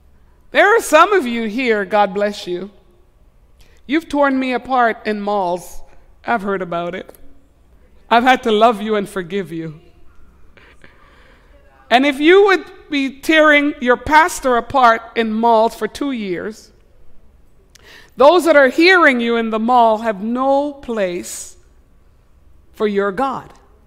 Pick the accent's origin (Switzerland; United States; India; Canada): Canada; Quebec; I said, I'm from Quebec. We do double kiss, so next cheek.